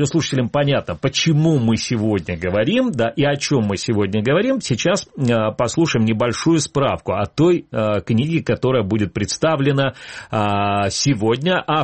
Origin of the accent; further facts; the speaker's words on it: Crimea, Ukraine; лично меня интересует как крымчанин.